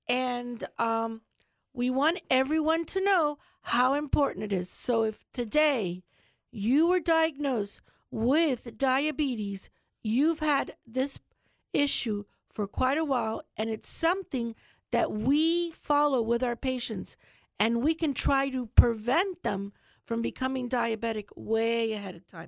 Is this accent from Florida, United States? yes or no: yes; Charlotte County, Florida, United States; I grew up here in Charlotte County.